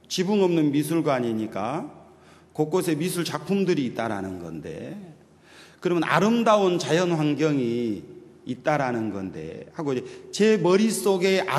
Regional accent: Gokseong, South Jeolla, South Korea; also born or lived in Gyeongsang; 제가 고향은 전라남도 곡성이에요. 그러니까 고흥에서 그리 멀지 않는 곳인데 경상도에서 20년 살다가 이제 전라도로 가는 거예요.

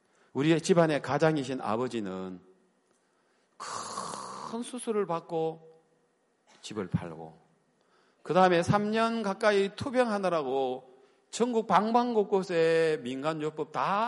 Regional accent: Hapcheon, South Gyeongsang, South Korea; now in Daegu, South Korea; 합천이 고향이에요. 합천 가요. 합천에서 대구로 나와가지고 왜 나왔느냐? 우리 원래 고향이 있어요. 해인사 그 절 위에 하늘 아래 첫 동네예요.

